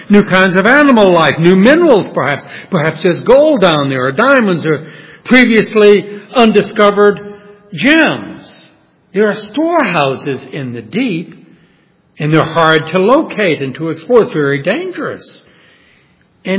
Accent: New Orleans, Louisiana, United States; When I was a teenager growing up in New Orleans, my father, brother, and I went deep sea fishing

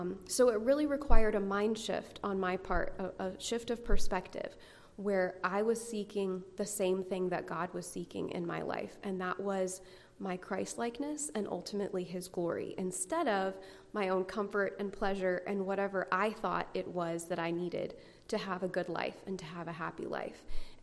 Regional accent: Hong Kong; I grew up in Hong Kong, and I really loved growing up in Hong Kong.

